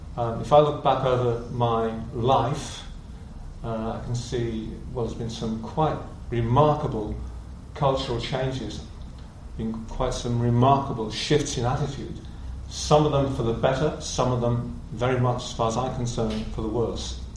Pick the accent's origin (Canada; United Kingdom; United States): United Kingdom; Middlesbrough, North East England; I come from Middlesbrough. Most people don't even know where Middlesbrough is, but it's in the northeast of England.